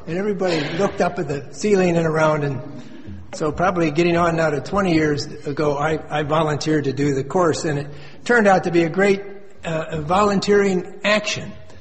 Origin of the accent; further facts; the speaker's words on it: Midwest, United States; I'm from the Midwest of the United States. We would say there I was in hog heaven.